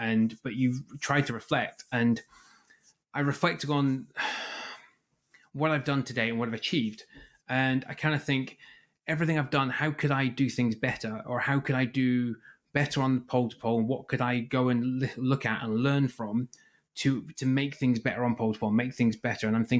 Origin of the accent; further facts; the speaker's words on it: Aberdeen, Scotland, United Kingdom; I worked in the oil and gas industry, as you guys know, that was my job growing up in Aberdeen.